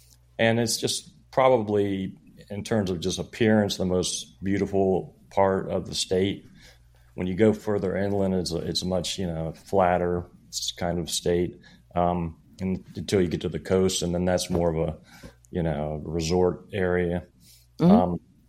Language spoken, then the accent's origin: English; Florida, United States; I grew up in Florida.